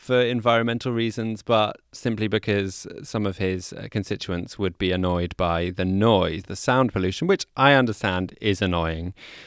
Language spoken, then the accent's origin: English; Amsterdam, North Holland, Netherlands; an airport like Schiphol in my hometown of Amsterdam has six.